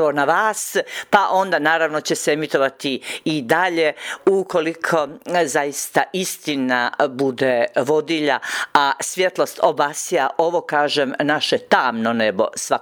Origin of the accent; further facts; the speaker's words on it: Bay of Kotor, Montenegro; Dakle, ferao je kod nas u Boki i uzmore, a inače Fenjer stara jedna i lijepa riječ.